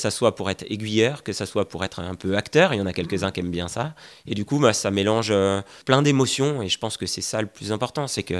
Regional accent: Grand Est, France; nous, on vient de Champagne-Ardenne, on n'est pas basalpin.

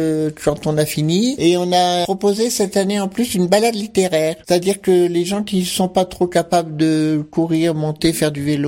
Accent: Grenoble, Auvergne-Rhône-Alpes, France; moved away as an adult; now in Paris, France; moi qui suis arrivée de Grenoble il y a 40 ans, mais je suis quand même la parisienne, même si je venais de Grenoble, parce que ma mère, elle est pas née ici.

